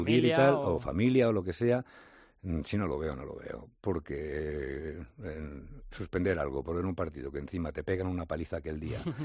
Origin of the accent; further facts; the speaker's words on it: Madrid, Community of Madrid, Spain; also born or lived in Zaragoza; yo soy nacido en Zaragoza, pero me he criado en Madrid